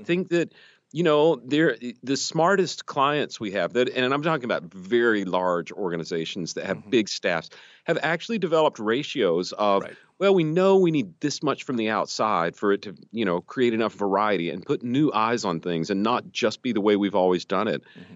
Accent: North Carolina, United States; Now, having said that, I grew up in Western North Carolina, like deep in the woods.

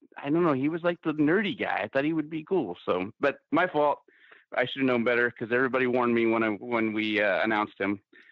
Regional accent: San Diego, California, United States; It's actually sports related because I grew up in San Diego, and I got to meet Tony Gwynn for the first time

